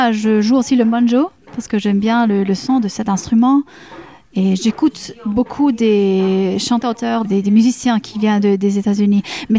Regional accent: Ticino, Switzerland; first language Italian; French is a second language; Tessin, on apprend le français comme première langue.

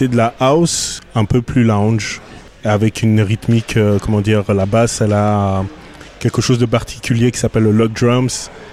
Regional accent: Switzerland; born there; Je suis né en Suisse, mais mes racines sont au Congo.

